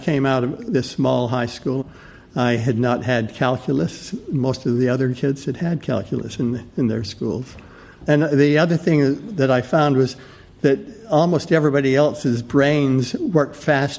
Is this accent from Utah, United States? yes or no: yes; Logan, Utah, United States; It was an idyllic childhood. This was a Mormon town, but I grew up in a family with one foot in the Mormon church and one foot out, and so it was a very interesting growing up.